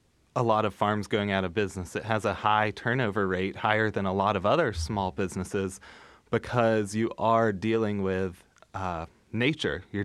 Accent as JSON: {"language": "English", "region": "Georgia", "country": "United States", "tie": "born or raised there", "said": "Yeah, I mean, I grew up in Georgia, so I remember when Sonny Perdue was governor"}